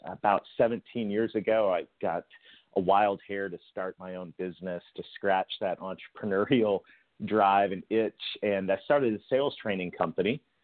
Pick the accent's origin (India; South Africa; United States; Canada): Canada; I'm a Canadian kid that married a Southern girl